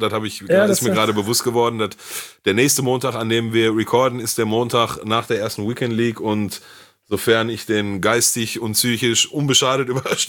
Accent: North Rhine-Westphalia, Germany; wie man so schön bei uns im Ruhrgebiet sagt.

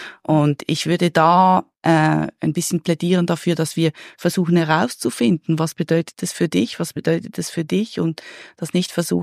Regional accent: Basel, Basel-Stadt, Switzerland; ich komme aus Basel und da gab es schon diese Konzepte

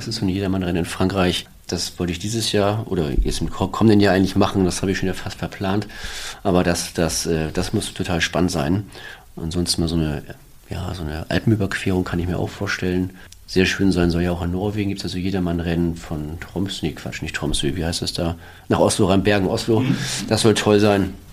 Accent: Hamburg, Germany; ich komme ja aus Rahlstedt und so der gesamte Stormaner Bereich, das ist so meine Hood, kann man sagen.

